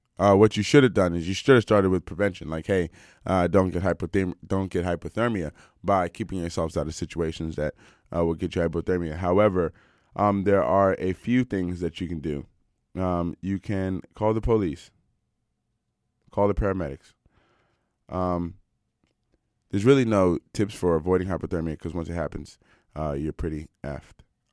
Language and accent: English; Washington, District of Columbia, United States; also born or lived in Cleveland; now in Vancouver, Canada; In my hometown of Washington, D.C., kids got a snow day today, so just be thankful that we live here in Vancouver and not in Washington